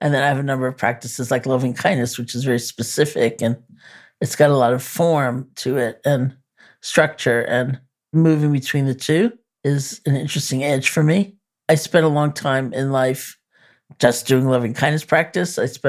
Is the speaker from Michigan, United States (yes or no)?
no; New York, United States; Like, I'm a New Yorker.